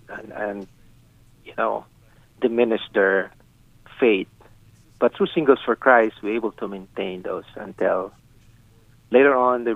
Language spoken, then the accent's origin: English; Coatesville, Pennsylvania, United States; We're from Coatesville.